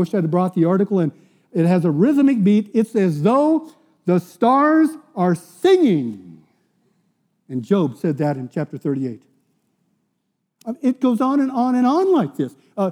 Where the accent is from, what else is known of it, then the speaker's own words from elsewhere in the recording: San Diego, California, United States; because I'm from San Diego, so it's kind of an icon down there.